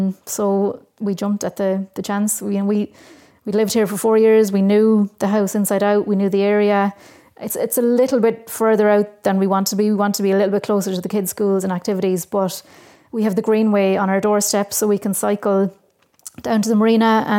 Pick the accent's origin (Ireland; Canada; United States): Ireland; Munster; Yeah, I'm from Tipperary. I went to college in Cork many years ago